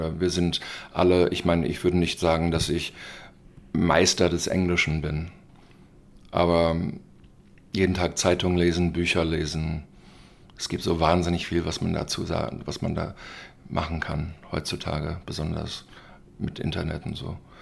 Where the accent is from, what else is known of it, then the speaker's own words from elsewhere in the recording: Germany; moved away; Und ich glaube, das ist eine Sache, man wird älter und ich lebe seit 20 Jahren nicht mehr in Deutschland.